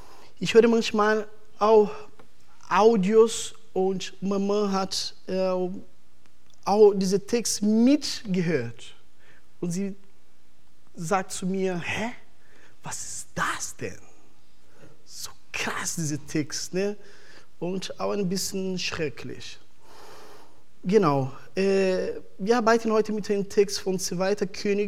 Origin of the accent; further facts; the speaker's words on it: Brazil; German is a second language; now in Lohne, Germany; Ich komme aus Brasilien. Und ja, jetzt bin ich hier. Ich wohne in Lohne, genau, richtig.